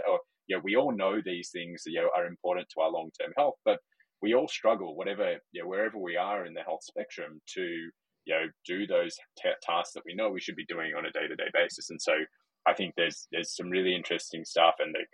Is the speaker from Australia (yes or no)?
yes; Australia; as people could probably tell from the accent, I'm originally from Australia